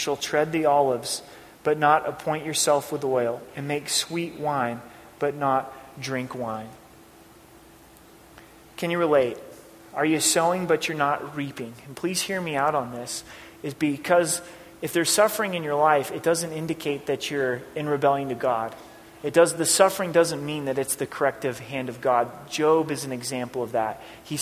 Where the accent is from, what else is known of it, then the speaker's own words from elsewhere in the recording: Oregon, United States; Growing up in Oregon, they got blackberry bushes.